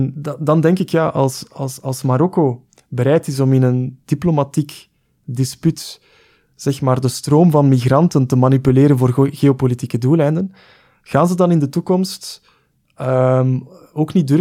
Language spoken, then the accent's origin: Dutch; Belgium; Als ik kijk naar mijn thuisland België